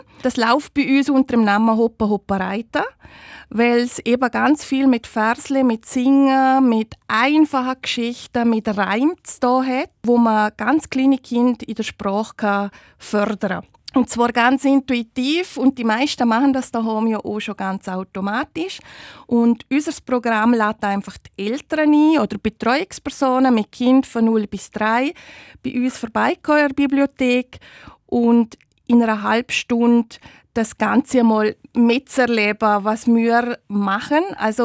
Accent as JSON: {"language": "German", "region": "Ruggell", "country": "Liechtenstein", "tie": "born or raised there", "also_born_or_lived": "Chur", "said": "eine gebürtige Öri von Ruggell. Und ich wohne schon immer zu Ruggell, außer als ich noch das Lehrseminar gemacht habe. Dort war ich 5 Jahre zu Chur."}